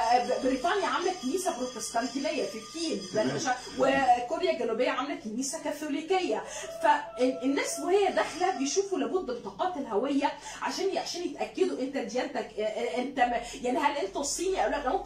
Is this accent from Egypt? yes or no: yes; Egypt; فلما رحت كانوا مستغربين ان انا قلت لهم انا مصريه